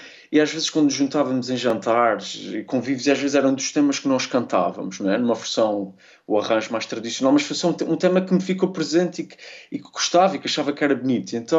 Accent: Azores, Portugal; Ainda para mais sendo açoriano, o que é que me acontecia?

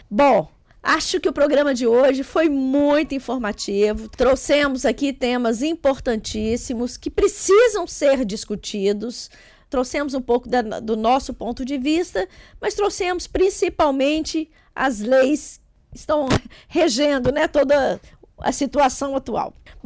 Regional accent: Belo Horizonte, Minas Gerais, Brazil; now in Braga, Portugal; Eu saí do Brasil, saí da minha cidade lá no Brasil e vi, saí de Belo Horizonte e vi morar em Braga, porque eu queria exatamente aquela vida de Braga.

